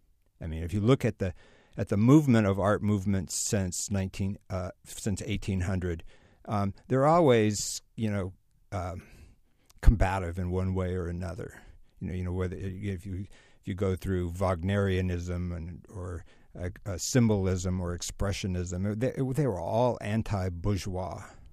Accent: San Francisco, California, United States; I grew up in the San Francisco area in the 60s and was immediately charmed by both Berkeley political culture and by San Francisco hippie culture.

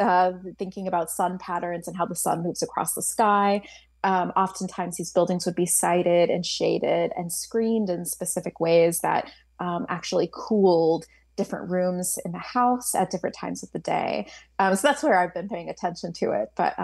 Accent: India; I mean, I do have some familiarity being Indian myself.

